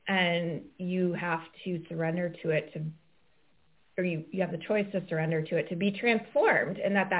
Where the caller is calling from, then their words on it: Massachusetts, United States; I'm on the North Shore of Boston, where the sun is actually shining today